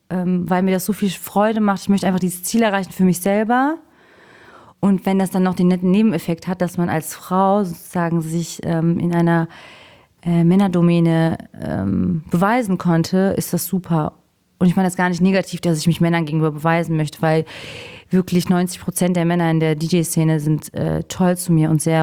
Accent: Cologne, North Rhine-Westphalia, Germany; Als Kölner ja sowieso

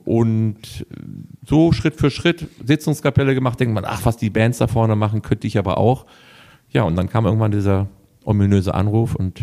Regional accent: Kiel, Schleswig-Holstein, Germany; born there; Nee, ich bin ja gebürtiger Kieler, eine Kieler Sprodde.

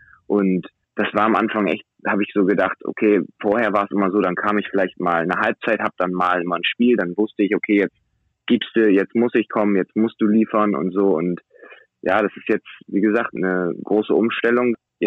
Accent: Wilhelmshaven, Lower Saxony, Germany; Also ja, ich komme aus Wilhelmshaven, das ist meine Heimatstadt.

